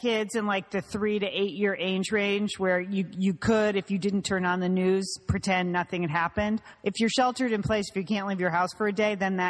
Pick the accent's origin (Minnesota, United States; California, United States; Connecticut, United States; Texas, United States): California, United States; You know, it made me think, being a Californian, of like earthquake and aftershocks.